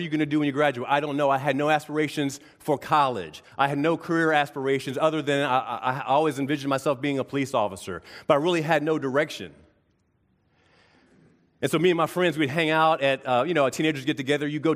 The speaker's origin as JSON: {"language": "English", "town": "Virginia Beach", "region": "Virginia", "country": "United States", "tie": "born or raised there", "said": "I grew up in Virginia Beach, Virginia, in a single-parent home."}